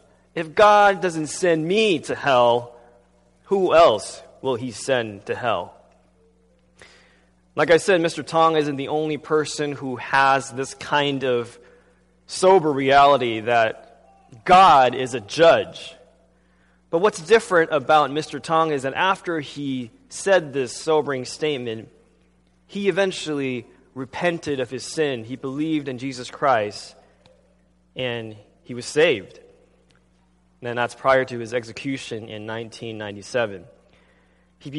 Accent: Taiwan; as a child, I grew up in Taiwan because my father is a minister in the prison system in Taiwan.

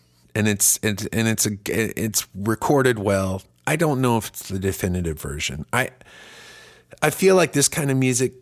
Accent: Germany; I grew up in Germany where it's just nudity's fine

